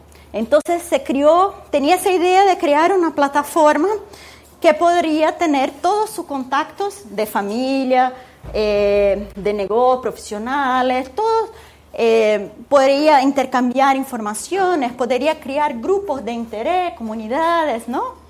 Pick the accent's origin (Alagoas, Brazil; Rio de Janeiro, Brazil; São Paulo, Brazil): São Paulo, Brazil; Spanish is a second language; yo vengo de São Paulo, de Brasil.